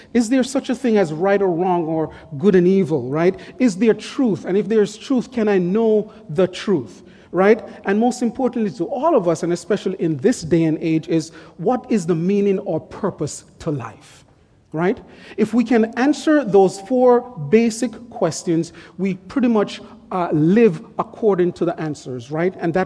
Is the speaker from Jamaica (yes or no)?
yes; Jamaica; I'm from Jamaica, and there are certain communities in Jamaica that they're close to the sea and they're close to the river.